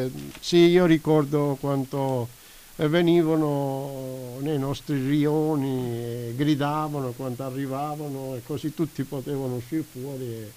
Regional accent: Calabria, Italy; troppo calabresi. Noi siamo calabresi, ma il nostro programma so che non l'ascoltano solo i calabresi.

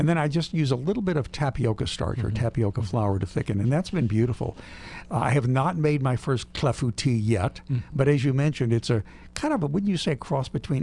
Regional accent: Midwest, United States; It's because I'm from the Midwest, you know, and bundt cake heaven out there in Ohio.

